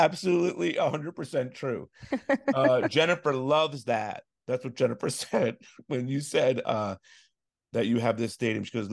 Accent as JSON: {"language": "English", "region": "East Coast", "country": "United States", "lives_now": "Los Angeles, United States", "said": "And I'm originally from the East Coast too."}